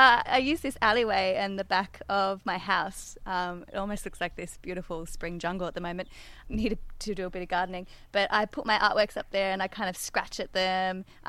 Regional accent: New South Wales, Australia; also born or lived in Hunter Valley; I grew up in Cat Eye National Park along the Hawkesbury River in New South Wales and later moved to the Hunter Valley.

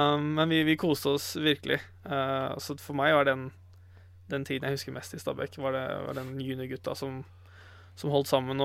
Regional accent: Arizona, United States; now in Norway; Men jeg jo hjemme i USA, jeg jo Arizona.

